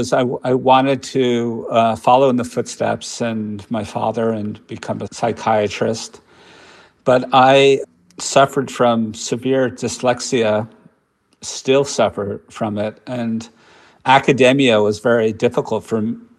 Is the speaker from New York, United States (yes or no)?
yes; Brooklyn, New York, United States; I grew up in Park Slope in Brooklyn, and my father was a psychoanalyst, and he had his office in the basement of our home in Park Slope